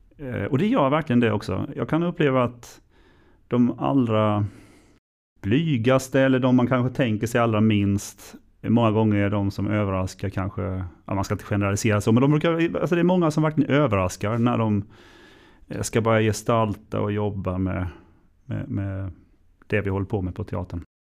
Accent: Ljungby, Kronoberg County, Sweden; Jag är född och uppvuxen här i Ljungby. Sen har jag pluggat till mellanstadielärare en gång i tiden, Kalmar. Och så jobbade jag där några år och sen så kom jag tillbaka hit

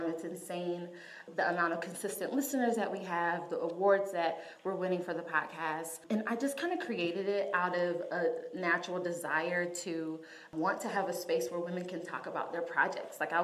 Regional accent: Atlanta, Georgia, United States; moved away as an adult; now in Grand Rapids, United States; So I currently live in Grand Rapids, Michigan. I am a native of ATL. I'm ATLian all my life. I'm from Atlanta, Georgia. My husband and I, we moved to Grand Rapids about 3 years ago.

